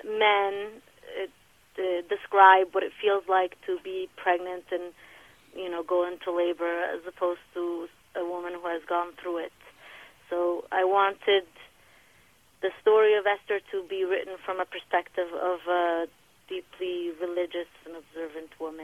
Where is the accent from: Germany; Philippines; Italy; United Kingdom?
Italy; English is a second language; moved away as an adult; now in Davis, United States; I grew up in Italy. And once I got married, I moved to New York, and then we moved to Davis, California